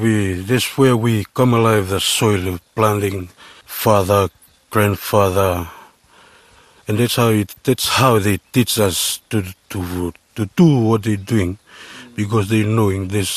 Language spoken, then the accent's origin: English; Naumangi, Western Division, Fiji; I'm from Naumangi village. Naumangi village is located about 7 kilometers from Singatoka town. It's in the salad bowl of Fiji